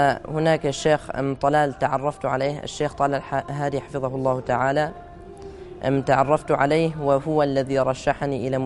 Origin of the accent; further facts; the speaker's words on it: Syria; now in Germany; عمري 13 سنة، أمثل في جائزة الكويت الدولية، أمثل دولة ألمانيا، وأنا أصلي من سوريا.